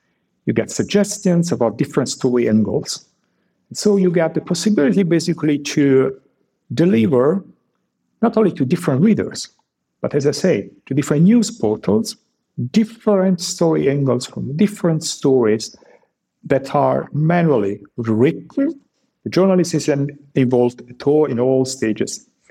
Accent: Italy; born there; English is a second language; I was born in Italy.

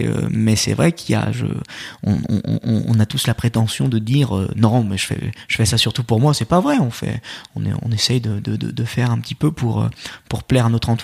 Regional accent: Lyon, Auvergne-Rhône-Alpes, France; Je suis lyonnais. J'ai eu la chance en plus de grandir dans une ville qui a été 7 fois championne de France.

